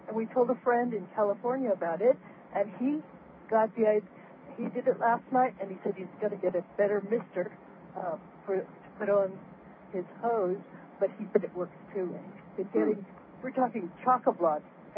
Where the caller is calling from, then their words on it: Victoria, British Columbia, Canada; I'm calling from Victoria on Vancouver Island